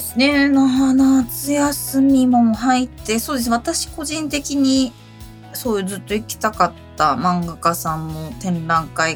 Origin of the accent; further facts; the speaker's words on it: Tokyo, Japan; born there; also born or lived in Chiba; まあ一応ね、東京生まれっちゃ東京生まれだし、まあ、千葉ら辺にはいたんですけど、